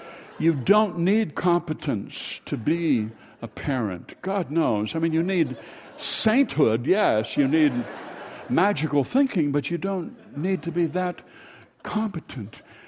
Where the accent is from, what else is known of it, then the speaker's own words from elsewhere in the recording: Minnesota, United States; You're never, ever, when you say, I'm from Minnesota, going to hear people say, oh, they have a number of theaters there, don't they?